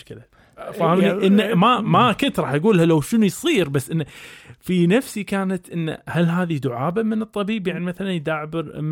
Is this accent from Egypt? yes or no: no; Kuwait; مستشفى الحروق والتجميع عندنا في الكويت